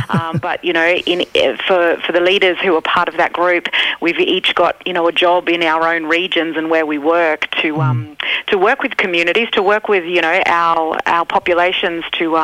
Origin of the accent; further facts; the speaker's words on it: Darwin, Northern Territory, Australia; I grew up in Darwin, but we're Yatagana and Gurindji mob, so from the Cape and also from the Territory. But I'm speaking to you live from beautiful Larrakia country, where I was lucky enough to be born